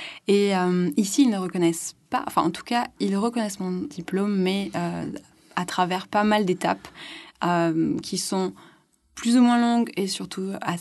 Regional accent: Grand Est, France; born there; also born or lived in La Réunion; je suis née en Alsace et puis ensuite on a fait pas mal de villes en France. Et aussi, on a fait le Dom-Tom puisqu'on était à La Réunion quelques ouais. années

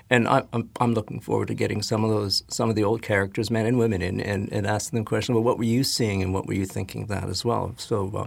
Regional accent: Canada; moved away as an adult; now in Christchurch, New Zealand; I'm a Canadian guy. I've been here about 28 years, so this is my home. I'm a Kiwi now. Lived in Christchurch almost all of it. Been a hippie up in Nelson for 5 years.

